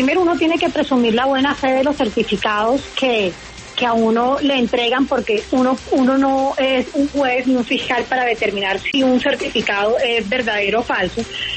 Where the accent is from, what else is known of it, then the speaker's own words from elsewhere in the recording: Barranquilla, Atlántico, Colombia; soy barranquillera, sé que tenemos que fortalecer nuestro canal de Telecaribe